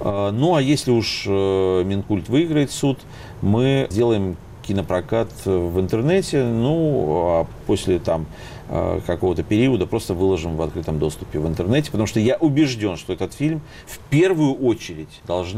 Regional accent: Russia; Но я россиянин, поэтому это российский фильм

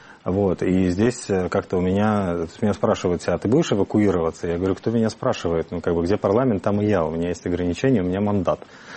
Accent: Mariupol, Donetsk Oblast, Ukraine; also born or lived in Sevastopol; Я уезжал из Севастополя. Я до этого жил на Восточной Украине 15 лет. Я там учился в школе и в вузе. А в Мариуполе это на Азовском море город, такой с металлургическими большими заводами, промышленный гигант.

